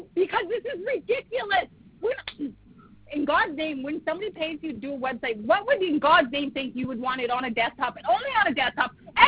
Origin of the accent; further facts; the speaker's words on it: Canada; I'm Canadian